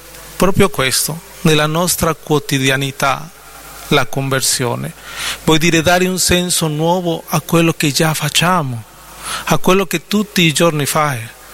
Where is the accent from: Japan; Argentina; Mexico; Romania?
Mexico; io sono messicano, lo dico sempre, e lì da noi si dicono tante parolacce, ma tantissime.